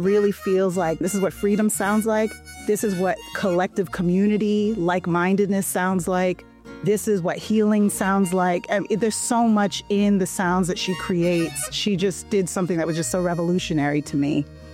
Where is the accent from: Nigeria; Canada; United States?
United States; New Hampshire; I was raised in New Hampshire